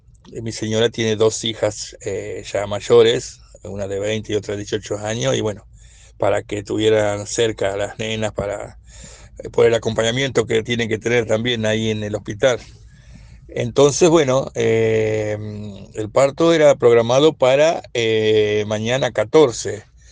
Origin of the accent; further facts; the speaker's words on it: Lobería, Buenos Aires Province, Argentina; nosotros somos de Lobería. Bueno, mi señora era de acá de Necochea y hace un año que estamos conviviendo, un año y medio más o menos, para ser exacto, que estamos conviviendo en Lobería.